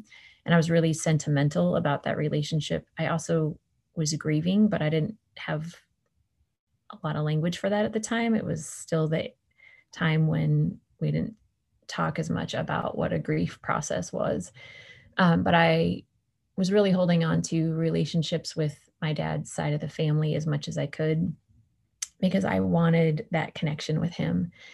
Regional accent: California, United States; I grew up in California. I was born in the 70s

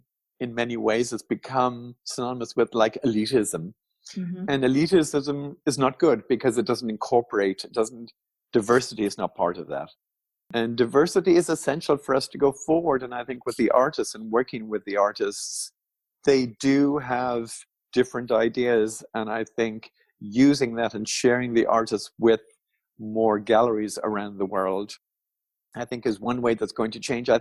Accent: Ireland; I come from Ireland

